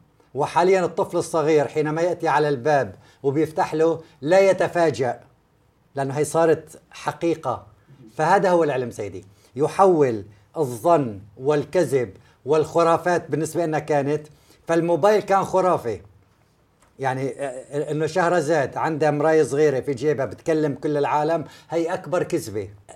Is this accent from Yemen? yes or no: no; Aleppo, Aleppo Governorate, Syria; عم بحكي من ناحية عمري. كان عندنا في حلب قضيتين كذب، أنا كنت حاضرهم لما كنت شاب صغير